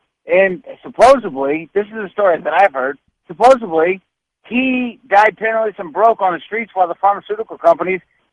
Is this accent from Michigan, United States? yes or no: no; St. Louis, Missouri, United States; now in Bourbon, United States; I'm not actually in St. Louis. I'm actually in Bourbon, Missouri right now.